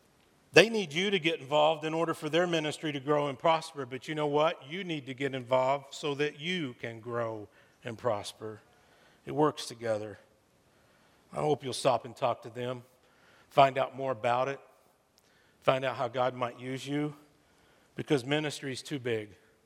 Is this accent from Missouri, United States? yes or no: no; Texas, United States; Growing up in Texas, everybody plays football.